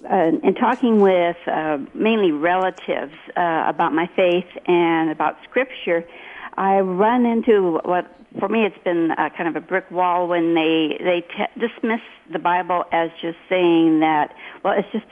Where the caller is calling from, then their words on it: King City, Oregon, United States; It's King City, Oregon.